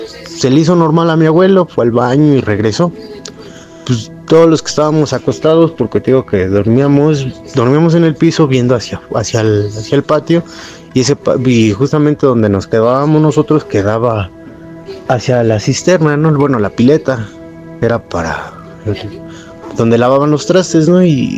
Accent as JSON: {"language": "Spanish", "region": "Mexico City", "country": "Mexico", "said": "yo soy de aquí de la Ciudad de México, vivo aquí en Tlalpan, aquí por el kilómetro 30 hacia Cuernavaca"}